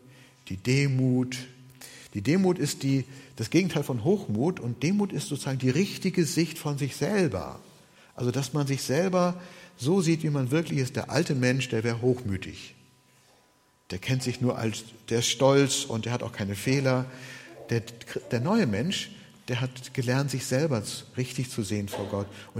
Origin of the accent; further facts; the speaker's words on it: Rostock, Mecklenburg-Vorpommern, Germany; Wir sind ja Rostocker, Silke und ich